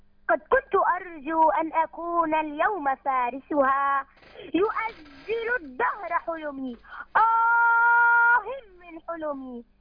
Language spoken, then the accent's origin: Arabic; Palestine; أنا بنت فلسطين وإليها أنتمي،